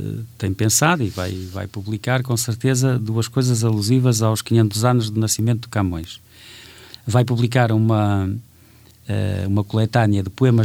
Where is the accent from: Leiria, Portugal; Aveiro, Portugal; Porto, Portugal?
Porto, Portugal; Felgueiras; Já foi apresentado em Felgueiras, que é a minha terra